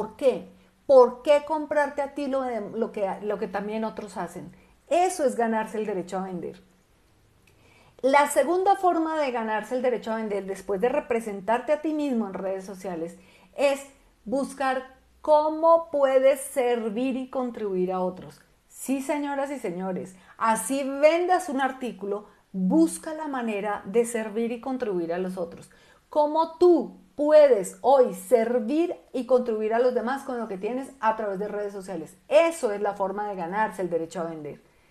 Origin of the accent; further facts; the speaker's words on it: Colombia; yo tengo doble nacionalidad. Yo soy colombiana de pura cepa, vivo en Bogotá, Colombia, pero me fui a estudiar una maestría en el Instituto Tecnológico de Monterrey del Estado de México